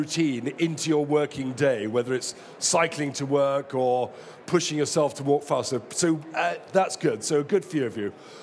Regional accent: United Kingdom; I know we're British and you hate audience participation.

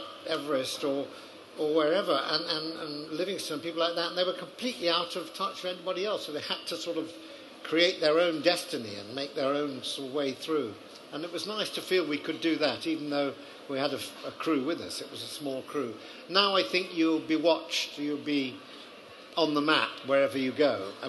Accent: Sheffield, Yorkshire and the Humber, United Kingdom; It was like when I grew up in Sheffield, going to Nottingham was a big treat.

